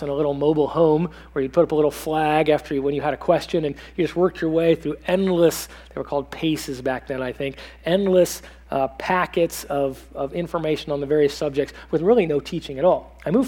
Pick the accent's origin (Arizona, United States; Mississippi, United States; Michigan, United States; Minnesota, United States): Arizona, United States; Tucson; also born or lived in San Diego, California; as we moved from Tucson, Arizona to San Diego, California, in a youth group that had a high school ministry of door-to-door witnessing.